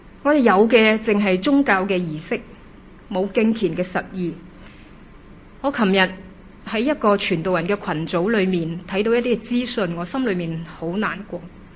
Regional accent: Hong Kong; 我求神给我们香港人看到的

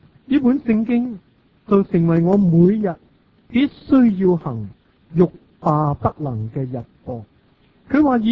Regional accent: Hong Kong

